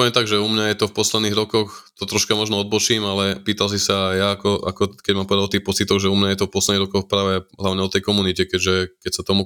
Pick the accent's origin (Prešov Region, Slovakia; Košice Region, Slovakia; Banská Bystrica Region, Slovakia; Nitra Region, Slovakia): Nitra Region, Slovakia; Nitra; ja som tuto pracovne v Bratislave, inak som z Nitry a aj tam pendlujem